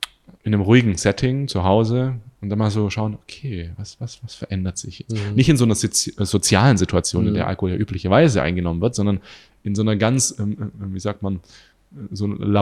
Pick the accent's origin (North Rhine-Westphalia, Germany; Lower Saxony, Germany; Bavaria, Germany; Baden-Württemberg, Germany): Baden-Württemberg, Germany; Göppingen; da war ich in meiner Heimat in Göppingen